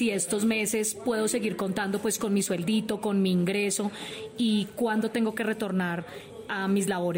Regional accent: San Gil, Santander, Colombia; yo soy de San Gil, Santander, soy una madre de 2 niños

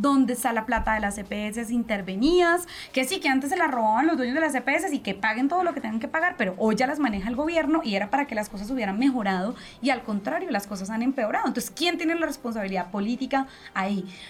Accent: Santander, Colombia; poder volver a mi tierra y hacer campaña ya con mi gente, con mi familia, y no solo en Santander, recorrer este país

